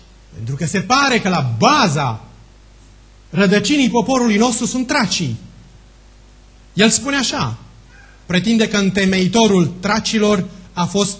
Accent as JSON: {"language": "Romanian", "country": "Romania", "said": "Am fost gelos că sunt român"}